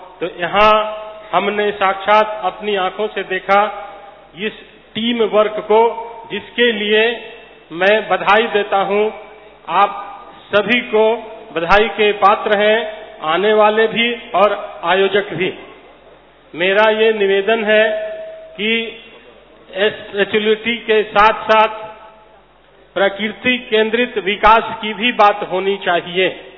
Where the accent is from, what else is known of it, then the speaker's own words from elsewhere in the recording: Patna, Bihar, India; पटना से आया हूँ.